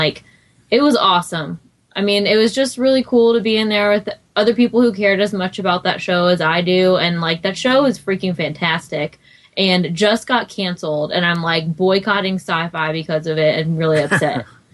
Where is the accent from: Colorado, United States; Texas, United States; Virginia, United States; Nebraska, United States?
Virginia, United States; Yorktown; And I grew up in Yorktown, Virginia. So it's kind of a big part of my life.